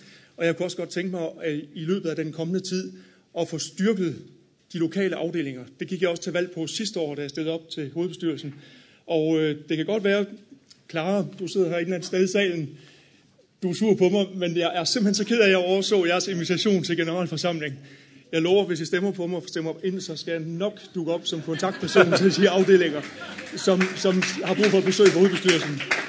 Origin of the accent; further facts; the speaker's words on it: Aarhus, Central Denmark Region, Denmark; Jeg kommer fra Aarhus